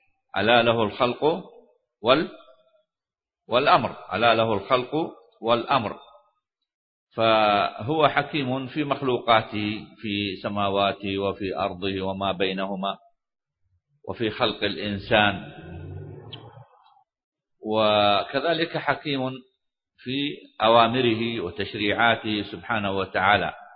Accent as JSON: {"language": "Arabic", "country": "Saudi Arabia"}